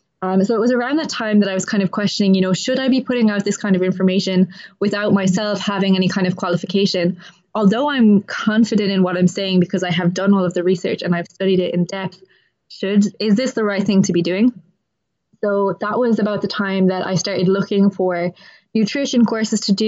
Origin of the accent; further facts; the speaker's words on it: Munster, Ireland; now in Dublin, Ireland; Okay, so I am Irish, as we just discussed. So I am from Kerry originally, but I've lived in Dublin for about 7 years.